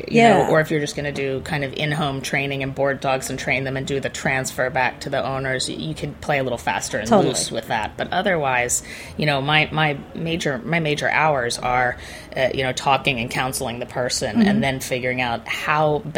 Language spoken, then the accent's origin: English; Baltimore, Maryland, United States; now in California, United States; I'd left my hometown of Baltimore, and I'd moved to California.